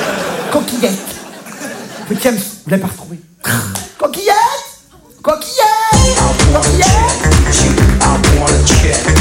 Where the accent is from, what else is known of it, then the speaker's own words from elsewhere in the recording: Provence-Alpes-Côte d'Azur, France; Oui, je viens du sud de la France, oui. Ah, je suis provençale